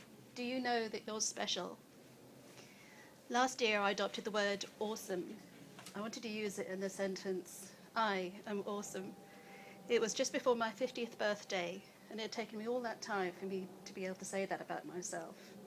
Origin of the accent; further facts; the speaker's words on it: Hammersmith, London, United Kingdom; born there; I was confused because I was born in Hammersmith.